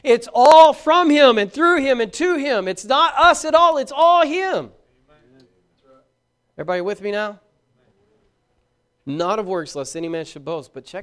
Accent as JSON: {"language": "English", "town": "Braggs", "region": "Oklahoma", "country": "United States", "tie": "born or raised there", "also_born_or_lived": "Vian / Muldrow / Muskogee", "said": "I grew up in Braggs. I moved all the way to Vian, and from Vian to Muldrow. It's not like I've gone lots of places. I lived in Muskogee for a while"}